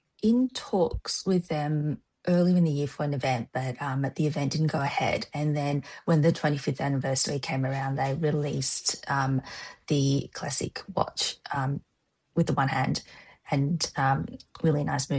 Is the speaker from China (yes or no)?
yes; Shanghai, China; I'm from Shanghai, so Yunnan's pretty far away.